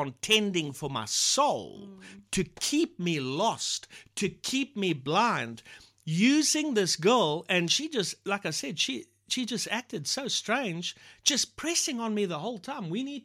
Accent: Lorraine, Eastern Cape, South Africa; And by the way, Shane and I grew up in Lorraine, and both of us had moved by this time.

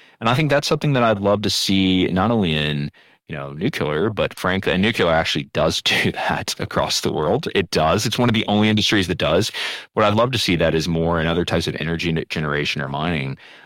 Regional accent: United States; My wife and I grew up in the States.

